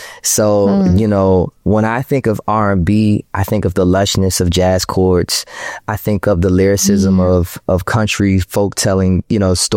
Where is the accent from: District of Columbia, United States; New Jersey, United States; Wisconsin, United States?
District of Columbia, United States; Washington; That is tricky because I come from Washington, D.C., you know what I mean? And being very candid, during that time, it was still Chocolate City.